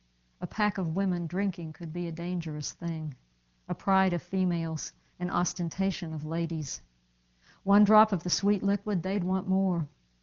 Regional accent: West Virginia, United States; And where I grew up in West Virginia, in the mountains, in the summer with no air conditioning, it was hot in these little cinder block houses.

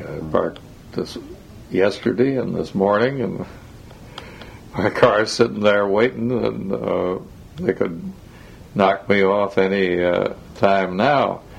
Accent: Arkansas, United States; I come from Arkansas.

